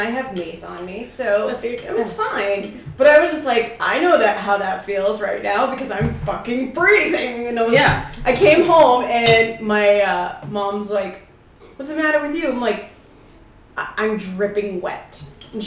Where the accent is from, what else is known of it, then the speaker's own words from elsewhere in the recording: Ireland; I'm Irish. She's Irish.